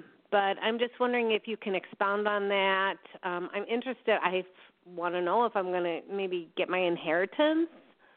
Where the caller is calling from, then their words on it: Wisconsin, United States; I'm calling from Wisconsin.